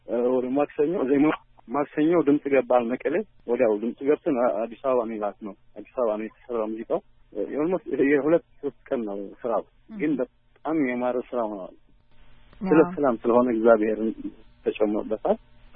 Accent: Asmara, Maekel, Eritrea; እኔ አስመራ ተወልጄ ነው ያደግኩት።

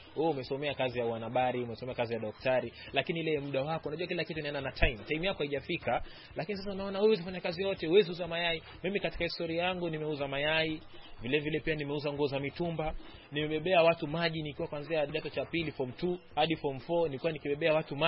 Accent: Kisauni, Mombasa County, Kenya; ni kweli mimi natoka Kisauni, na pale unapata kwamba vijana wako radicalized, wako na ile itikadi kali

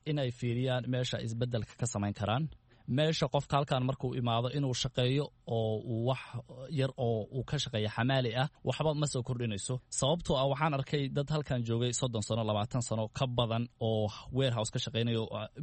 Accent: Baladxaawo, Gedo, Somalia; moved away; also born or lived in Mogadishu / Kenya; waddankan wax yar baan joogay shan sano baa hadda lagu sii socdaa intaan imaaday aniga waxaan ku dhashay miyiga magaalada Baladxaawo magaalada Baladxaawo ayaan waxbarashadayda hoose iyo madrasada kusoo dhigtay kadibna waxaan u gudbay magaalada Muqdisho

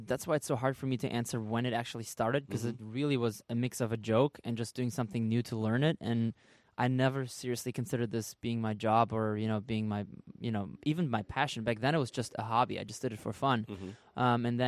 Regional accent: Germany; English is a second language; My last name starts with a Z, and I'm from Germany, and we pronounce the Z as Zed.

